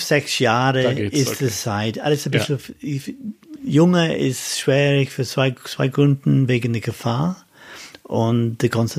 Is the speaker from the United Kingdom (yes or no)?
yes; United Kingdom; accent: English; German is a second language; now in Germany; Und dann sind wir nach England gekommen. Und dann, wie gesagt, ich war gewachsen in England, so englische Akzent habe ich und kein schottischer.